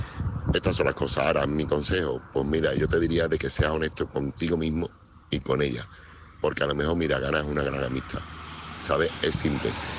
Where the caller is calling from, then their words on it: Seville, Andalusia, Spain; corresponsal de Sevilla.